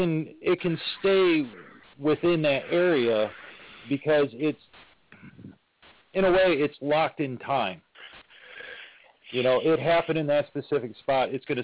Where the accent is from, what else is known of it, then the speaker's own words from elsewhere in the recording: Michigan, United States; I've gone out on investigations on my own back in my hometown of Michigan, home state of Michigan, up in Macomb County, there was an insane asylum that they took down back in the 70s.